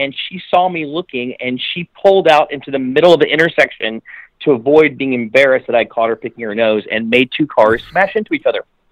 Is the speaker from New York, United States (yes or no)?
no; Nashville, Tennessee, United States; And I'm from Nashville, Tennessee. I was raised in the kind of the country music world there.